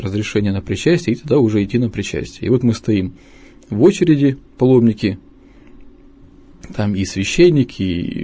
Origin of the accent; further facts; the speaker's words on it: Russia; то есть мы как паломники из России в первую очередь направляемся всегда туда.